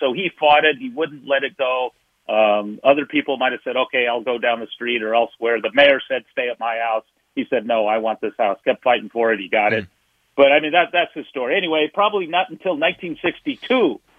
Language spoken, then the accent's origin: English; Bay Area, California, United States; also born or lived in San Diego; Well, I grew up here in the Bay Area. I saw the end of his career, late 60s, early 70s, and obviously he's everybody's favorite player.